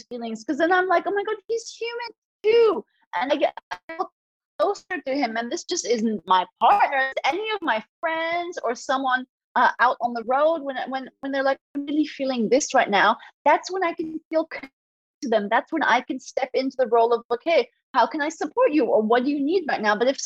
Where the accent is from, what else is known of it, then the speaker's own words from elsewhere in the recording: India; I mean, I grew up in India. Nobody shares feelings there.